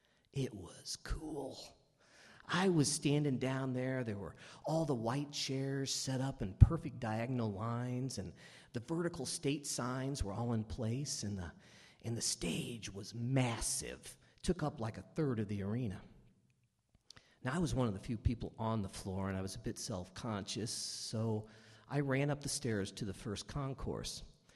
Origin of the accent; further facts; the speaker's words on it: Kansas City, Missouri, United States; the Republicans held their national convention in Kansas City, Missouri, my hometown.